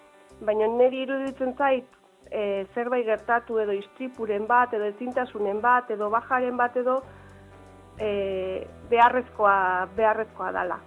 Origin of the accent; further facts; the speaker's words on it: Gabiria, Basque Country, Spain; Baztarrikan jaio nintzen eta bertan bizi naiz.